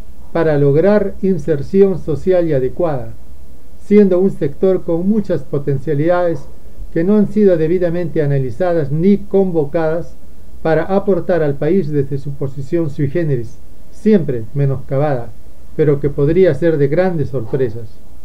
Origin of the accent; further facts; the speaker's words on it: Peru; Somos peruanos, necesitamos ser sinceros.